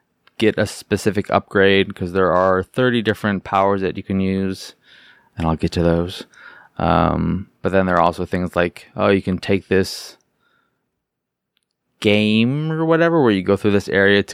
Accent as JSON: {"language": "English", "town": "Chicago", "region": "Illinois", "country": "United States", "said": "And I'm from Chicago, so I just get to be like, hey, I live where these people live."}